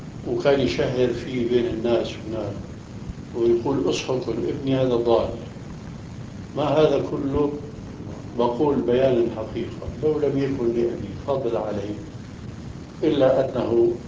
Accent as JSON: {"language": "Arabic", "town": "Damascus", "region": "Damascus Governorate", "country": "Syria", "tie": "born or raised there", "moved": "yes", "said": "فالشاهد هو هاجر بنا إلى دمشق، أما أنا هاجرت من دمشق بنفسي إلى هنا."}